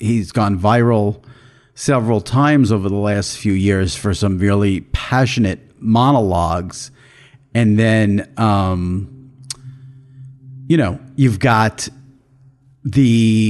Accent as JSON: {"language": "English", "town": "New York City", "region": "New York", "country": "United States", "tie": "born or raised there", "said": "growing up here in New York"}